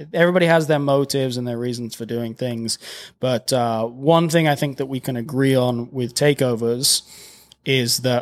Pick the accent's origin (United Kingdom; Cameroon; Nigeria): United Kingdom; now in United States; I know that this is specific to me being British, but football or soccer for you Americans, in England, everybody is involved with football.